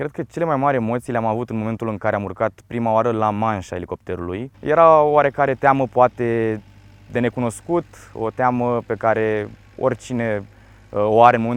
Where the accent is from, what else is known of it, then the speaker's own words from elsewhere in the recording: Constanța, Constanța County, Romania; Sunt deloc din Constanța și am urmat cursurile la Academia Navală.